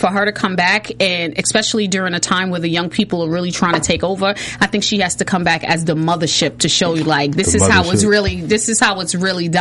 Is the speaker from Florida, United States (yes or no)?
no; New York, United States; I'm from New York, so I'm all for